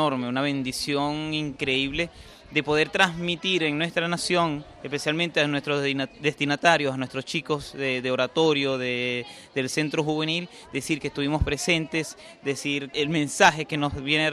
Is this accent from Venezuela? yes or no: yes; San Cristóbal, Táchira, Venezuela; vengo de Venezuela, del estado Táchira, ciudad San Cristóbal, y del movimiento juvenil salesiano.